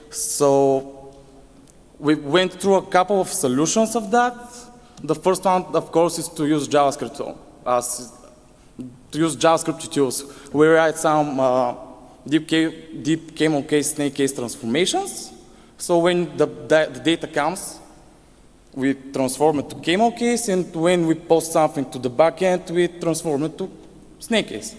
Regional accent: Bulgaria; English is a second language; from Bulgaria

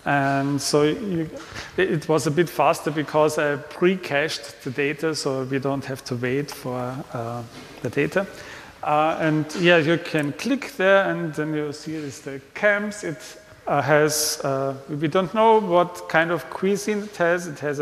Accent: Vienna, Austria; from Vienna, Austria.

